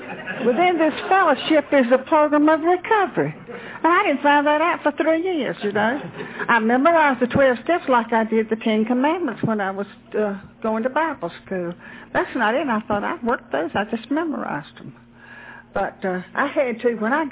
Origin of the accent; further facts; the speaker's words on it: Durham, North Carolina, United States; I forgot to say I was raised in Durham, North Carolina.